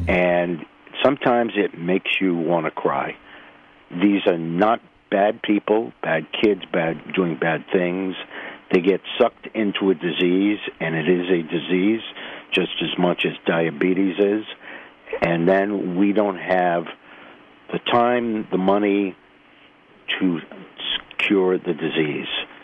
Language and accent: English; Rhode Island, United States; I grew up in Rhode Island, so I'm very familiar and very close to Connecticut.